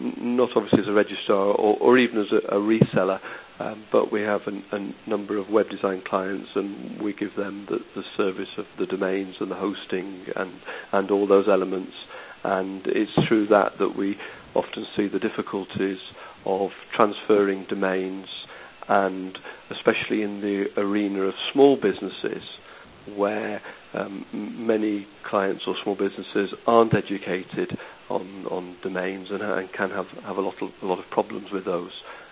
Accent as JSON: {"language": "English", "region": "England", "country": "United Kingdom", "moved": "as an adult", "lives_now": "Spain", "said": "I'm English but live in Spain. I've lived down here in southern Spain for 20 years and run 2 small businesses."}